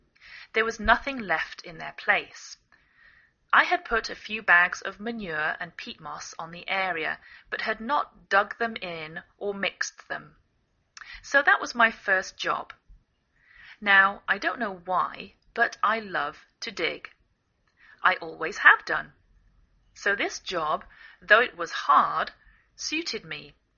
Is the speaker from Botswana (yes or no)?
no; England, United Kingdom; now in United States